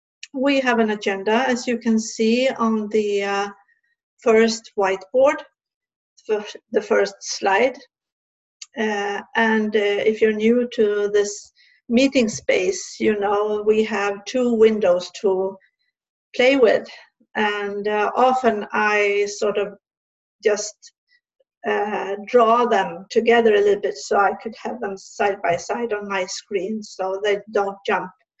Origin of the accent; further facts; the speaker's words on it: Sweden; I'm from Sweden. I live in the western part of Sweden.